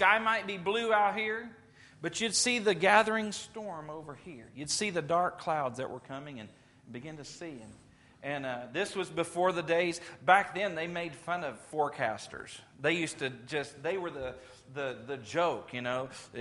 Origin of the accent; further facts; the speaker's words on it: Louisiana, United States; I grew up in South Louisiana. Y'all know that that's the place where there's hurricanes that come in.